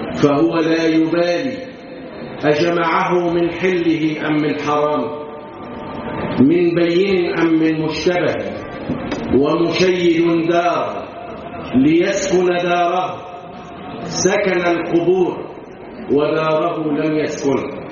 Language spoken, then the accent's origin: Arabic; Mit Gamra, Dakahlia, Egypt; born there; من مواليد محل جمرة، ده قهلية، فإحنا الاثنين بلد واحدة